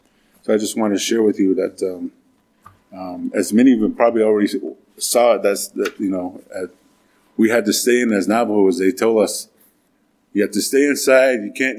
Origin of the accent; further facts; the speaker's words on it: New Mexico, United States; My dad's from Aneth, Utah, and I'm from Nosh City, New Mexico, my mom's side. That's where we're from.